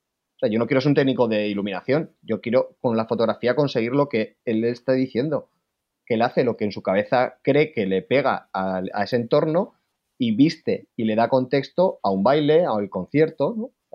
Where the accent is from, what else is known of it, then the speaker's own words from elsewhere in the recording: Pamplona, Navarre, Spain; Pues soy un fotógrafo de Pamplona